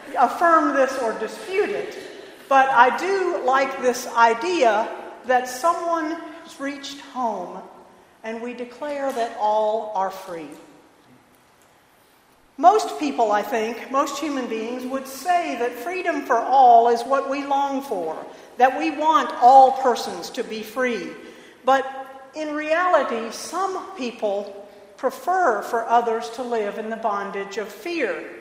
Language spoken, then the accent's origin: English; Illinois, United States; The place where I grew up in Illinois had this big rambling house and 7 acres of land